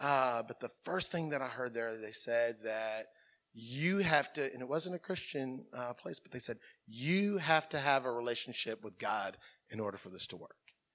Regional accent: Como, United States; He knows I'm from Como. He knows that I love that community. I know the people there. He knows how I grew up

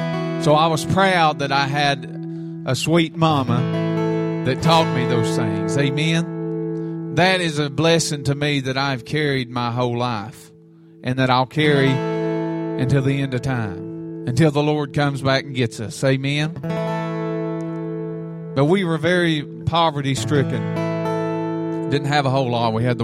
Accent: Texas, United States; born there; I am originally from Texas. I am Texas born and bred. And my family moved me to Tennessee, and I love Tennessee. It's a great state. It's a wonderful state. But I was born in the state of Texas.

